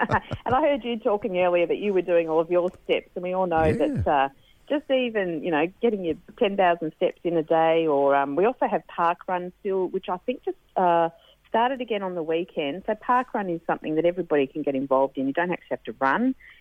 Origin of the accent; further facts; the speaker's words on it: Australia; I think we can all be so proud that we are Australian and how we have dealt with COVID last year.